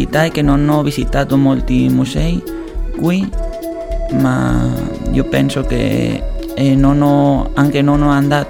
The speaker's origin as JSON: {"language": "Italian", "town": "Oviedo", "region": "Asturias", "country": "Spain", "second_language": "Italian", "lives_now": "Cagliari, Italy", "said": "Della Spagna. La città si chiama Oviedo, la regione di Asturias, al nord della Spagna."}